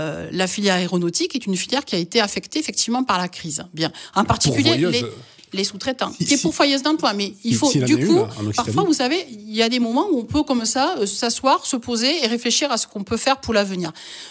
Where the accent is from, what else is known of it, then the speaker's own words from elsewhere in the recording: Occitanie, France; je vous disais que j'étais ariégeoise